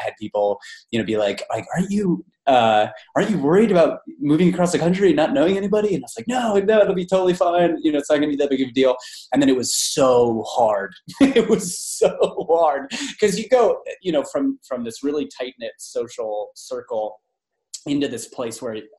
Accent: Columbus, Ohio, United States; also born or lived in San Francisco; had moved from San Francisco, where I'd lived for about a year and a half. And then I'm from Ohio originally, like right around the Columbus area.

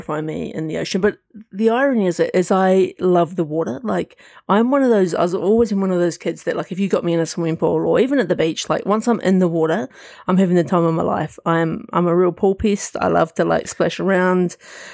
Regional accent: Hawke's Bay, New Zealand; I was sitting around with the family in my hometown of Hawke's Bay

